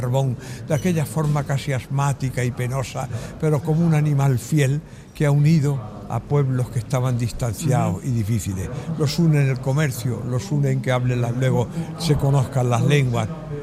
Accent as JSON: {"language": "Spanish", "country": "Spain", "said": "Y como europeo, precisamente he sido testigo en mi cultura de todo lo que debemos a otras culturas. Yo soy español"}